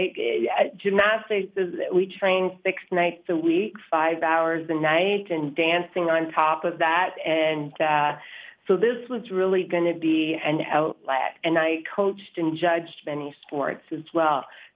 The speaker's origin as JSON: {"language": "English", "town": "Toronto", "region": "Ontario", "country": "Canada", "said": "I'm from Toronto."}